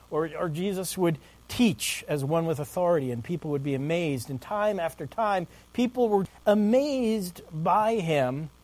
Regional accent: New York, United States; it was the town that they kind of looked down on when I grew up on Long Island, you know. It was kind of Hempstead.

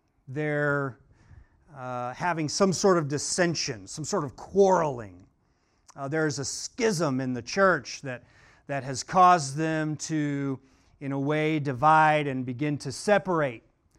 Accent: Oklahoma, United States; I'm originally from Oklahoma, which means that sometimes I still have to count with my fingers.

